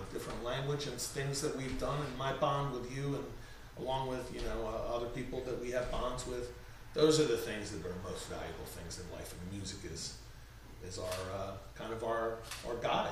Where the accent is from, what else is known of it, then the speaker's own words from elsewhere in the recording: Philadelphia, Pennsylvania, United States; I would not. I'm from Philly. I gotta fight back.